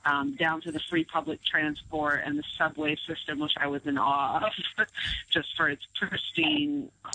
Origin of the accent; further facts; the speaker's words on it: New York City, New York, United States; I'm certainly a New Yorker through and through, and I love New York City very, very much